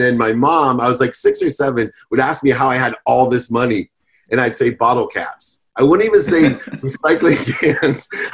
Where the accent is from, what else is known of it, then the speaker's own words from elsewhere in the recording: Akron, Ohio, United States; But I grew up in Akron, Ohio, and I grew up with a single mom and six kids. So we had a two-bedroom apartment in Fairlawn